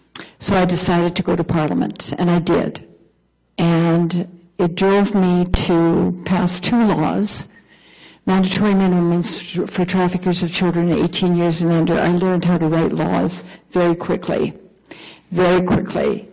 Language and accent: English; Canada; I'm the Canadian in this bunch.